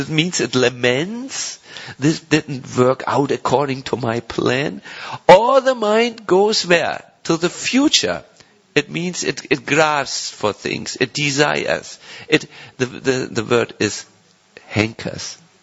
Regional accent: Croatia; English is a second language; one of these exercises you might start to laugh uncontrollably because we are from Croatia, you know.

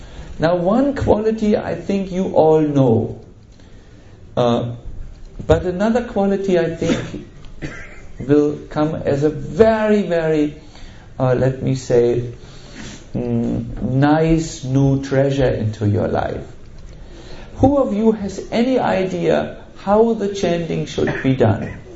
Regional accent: Germany; English is a second language; You know, we come from Germany and our historical record is not one of non-violence.

